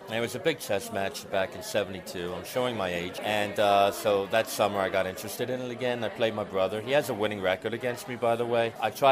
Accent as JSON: {"language": "English", "town": "Baltimore", "region": "Maryland", "country": "United States", "said": "I'm from Baltimore."}